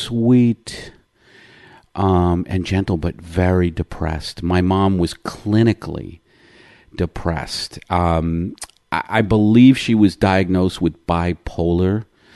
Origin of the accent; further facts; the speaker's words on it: Staten Island, New York, United States; also born or lived in Brooklyn; No, I was born in Brooklyn, and then at 9 we moved to Staten Island, which was the country to my dad, another borough of New York